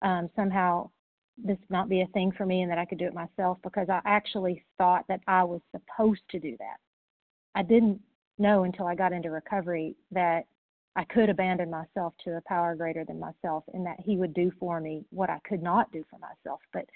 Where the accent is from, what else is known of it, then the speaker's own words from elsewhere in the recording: Tennessee, United States; Initials got a little mumbled. That's okay. And I'm from East Tennessee.